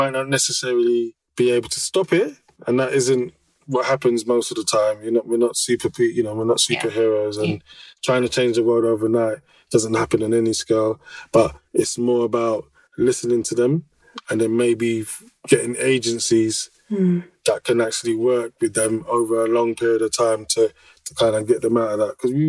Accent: London, United Kingdom; it's a very different world to the world that I grew up in as a Londoner.

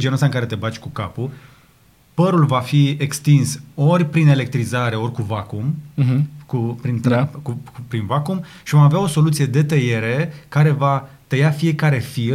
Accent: Romania; Sunt un român adevărat, am avut-o înaintea lui.

